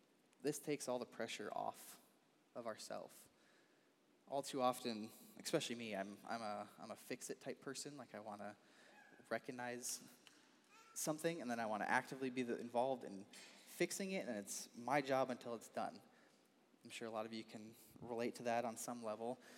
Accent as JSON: {"language": "English", "region": "Wisconsin", "country": "United States", "tie": "born or raised there", "said": "I didn't really even know where South Dakota was on the map back then. I grew up in Wisconsin, by the way."}